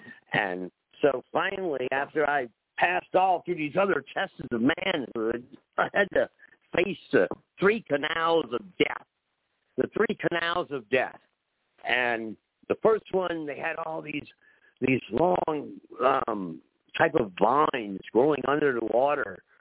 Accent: New Orleans, Louisiana, United States; But anyway, how about I talk about where I come from? I come from New Orleans. I was born in New Orleans, land of swamps, voodoo, the capital of murder at the time.

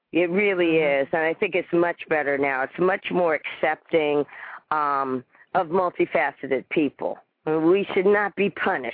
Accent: Southern US, United States; because I come from the South.

